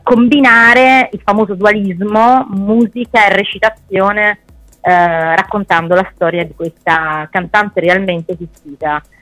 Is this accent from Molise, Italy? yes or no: no; Naples, Campania, Italy; questo substrato passionale che deriva un po' dalla mia terra, perché sono napoletana